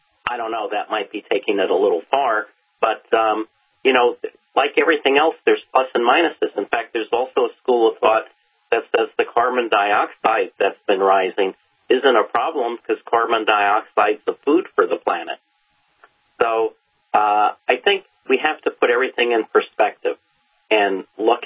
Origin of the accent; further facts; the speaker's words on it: New York, United States; I grew up on Long Island with the Long Island Expressway.